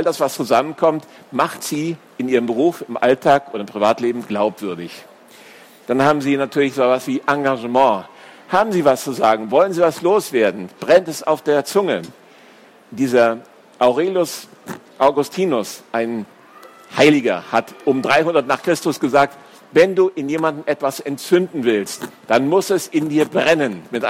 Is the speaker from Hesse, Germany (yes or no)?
yes; Hesse, Germany; ich bin Berliner, bin ich nicht, aber ich komme aus Hessen